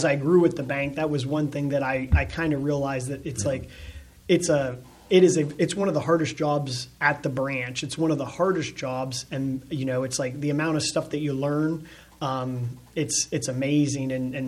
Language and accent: English; Bedford, Pennsylvania, United States; So I'm originally from Bedford, born and raised. My family, I have a lot of family in Bedford.